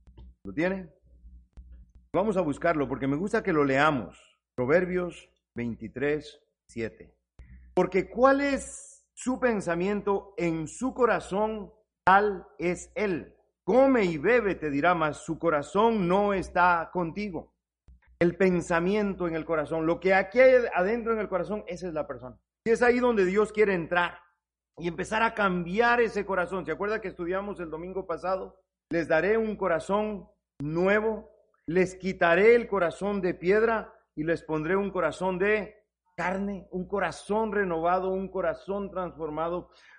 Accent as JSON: {"language": "Spanish", "country": "Ecuador", "tie": "born or raised there", "said": "Yo recuerdo cuando era niño allá en Ecuador, mi abuelo tenía una finca y pasábamos mucho en el campo"}